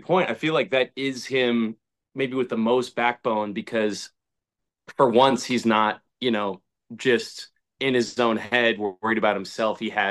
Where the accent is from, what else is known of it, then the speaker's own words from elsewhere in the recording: Alaska, United States; I came from Alaska and it was pouring down rain yesterday